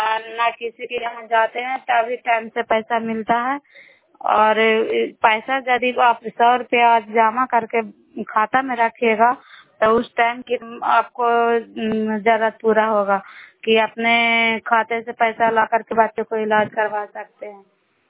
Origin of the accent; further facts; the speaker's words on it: Bairi, Bihar, India; नालंदा जिला कराय ब्लॉक मकराता पंचायत ग्राम बैरी के निवासी हूँ।